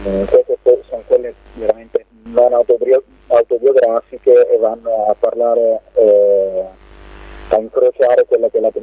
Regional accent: Sardinia, Italy; also born or lived in Serbia; now in Bologna, Italy; In Sardegna, sono cresciuto in Sardegna, poi sono venuto, sono trasferito a Bologna per fare l'università

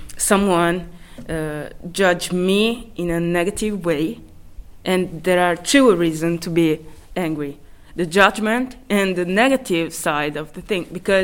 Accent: Padua, Veneto, Italy; English is a second language; I ever felt this place, Padova, like my city, like, come si dice, mio nido, my home.

